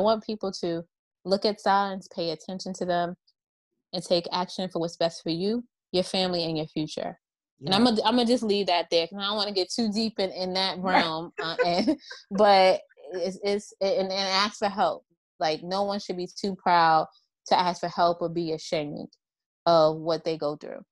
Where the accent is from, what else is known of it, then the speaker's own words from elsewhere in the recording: New York City, New York, United States; also born or lived in Philadelphia, United States; now in Washington, United States; because I grew up in the Bronx, Co-op City to be exact, Section 5. And I went to undergrad in Philly, then I moved to the DMV area, and now I live in DC